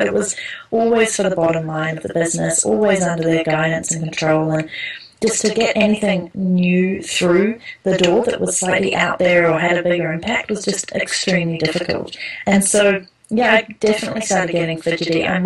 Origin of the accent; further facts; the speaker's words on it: New Zealand; accent: New Zealand; I am a Kiwi, in case you didn't notice that from the accent. But as you probably pointed out, I haven't really been home for over 6 years. I'm currently back in New Zealand